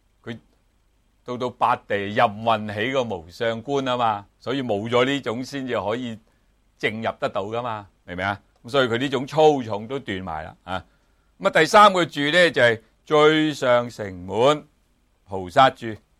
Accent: Guangdong, China; 我哋广东人好觉㗎嘛，知唔知我哋冇呢种咁嘅飲食習慣㗎嘛。

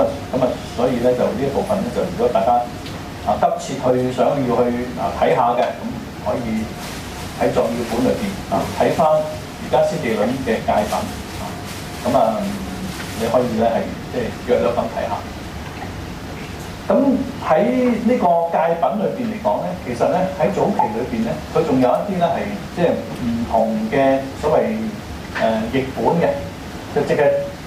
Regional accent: China; 我哋中國人咧就對呢、這個即係、就是、西北瑜伽師

